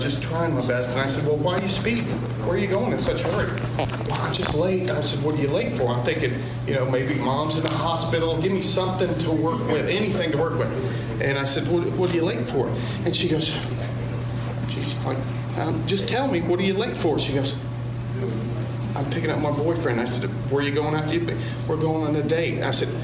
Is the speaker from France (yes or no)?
yes; France; I was born and raised in France